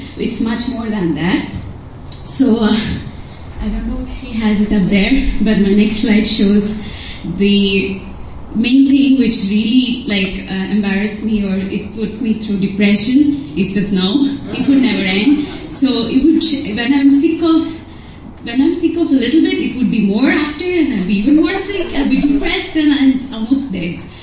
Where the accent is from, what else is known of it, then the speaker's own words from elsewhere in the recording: India; moved away as an adult; So I am from India, and I was practicing lawyer, and I went to the US to pursue master's